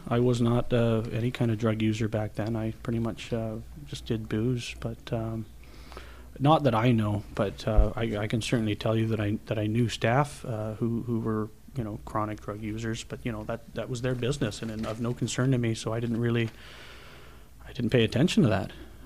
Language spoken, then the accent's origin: English; Vancouver, British Columbia, Canada; I grew up in Vancouver, Burnaby, Coquitlam, Maple Ridge. Tend to move around pretty quick when you're in care.